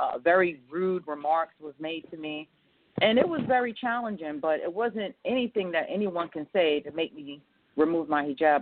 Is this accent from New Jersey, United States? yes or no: no; Brooklyn, New York, United States; I grew up in Brownsville, Brooklyn, New York, initially.